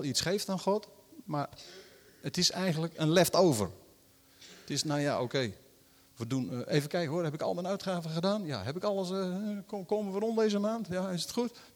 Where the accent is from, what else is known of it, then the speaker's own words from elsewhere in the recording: Netherlands; Maar wij willen, vooral als Nederlanders, voor een dubbeltje op de eerste rij.